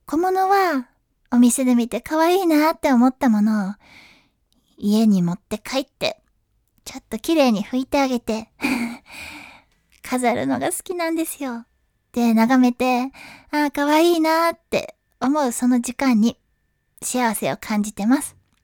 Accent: Kyushu, Japan; 出身地は九州です。

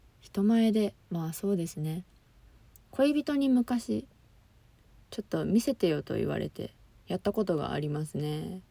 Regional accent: Fukuoka, Japan; 出身は福岡出身で、まあ、今も福岡に住んでるんですけど、まあ、バリバリの博多っ子でございます。

